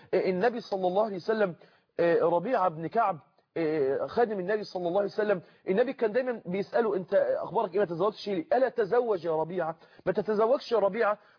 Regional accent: Mansoura, Dakahlia, Egypt; عندنا في المنصوره

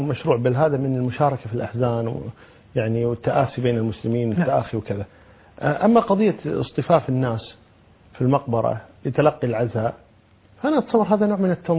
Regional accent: Kuwait; أنا ما أدري عن باقي البلاد لكن أذكر عن الكويت عندنا كمثال

